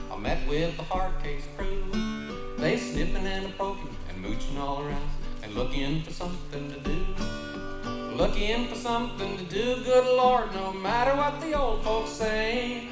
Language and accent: English; Pennsylvania, United States; Where I grew up in Pennsylvania, it was kind of far out in the country. There was not a whole lot to do except get in trouble.